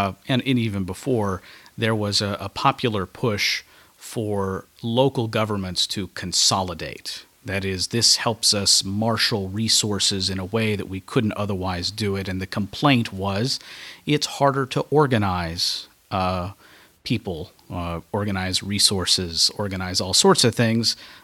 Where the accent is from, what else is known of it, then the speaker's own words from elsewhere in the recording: Kentucky, United States; I'm from Kentucky.